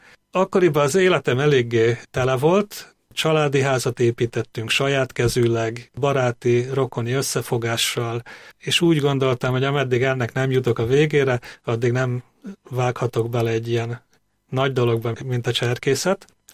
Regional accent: Kanjiža, Vojvodina, Serbia; Én Magyar Kanizsán születtem, egy tiszaparti kisváros a jelenlegi Szerbiába, az akkori Jugoszláviában, és hát nagyon gazdag és élménydús gyermekkorom volt.

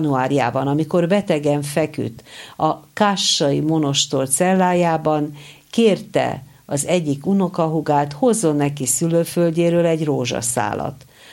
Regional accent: Zakarpattia Oblast, Ukraine; Kárpátaljáról jöttem, egy háborúban álló országból, kisebbségi magyar vagyok Ukrajnában, s mindkét nemzet kultúráját képviselem.

